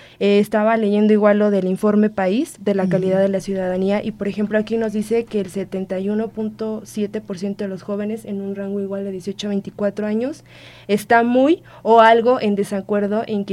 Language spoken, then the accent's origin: Spanish; Querétaro, Mexico; Por ejemplo, yo soy de Querétaro y tengo, la fortuna de ver cómo es que estas elecciones o este proceso se ha dado